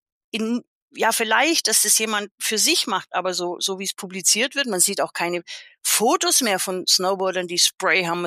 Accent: Konstanz, Baden-Württemberg, Germany; Also ich bin ja in Konstanz geboren und aufgewachsen

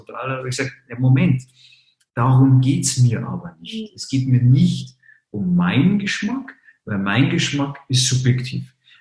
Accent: Munich, Bavaria, Germany; born there

